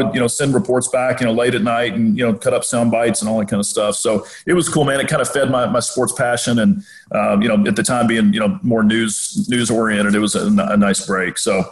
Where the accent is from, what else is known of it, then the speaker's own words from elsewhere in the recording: Kentucky, United States; as a kid growing up in Central Kentucky, I mean, my first real memory of Kentucky was, you know, Rex, Kenny Walker. I was, again, born in 81.